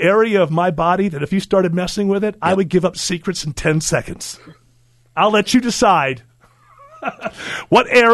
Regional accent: United States; when I was growing up in America, there was exactly one person they wondered about jail about

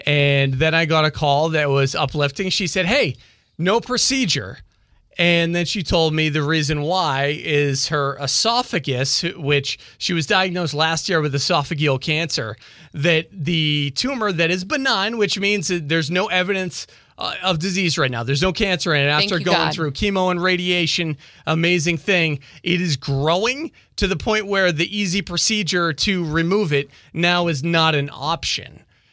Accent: Boston, Massachusetts, United States; since I'm from the Boston area, my hometown team

